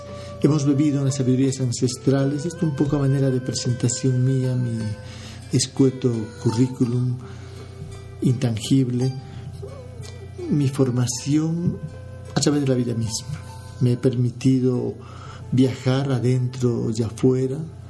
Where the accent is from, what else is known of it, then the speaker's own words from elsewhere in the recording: Bolivia; hora de Bolivia, de donde soy